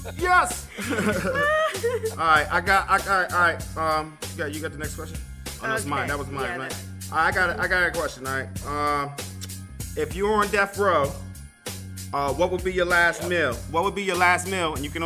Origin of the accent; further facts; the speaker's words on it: Hartford, Connecticut, United States; I haven't been to Jamaica, but I'm from Hartford, Connecticut, which is like Jamaica number 3 or something in America.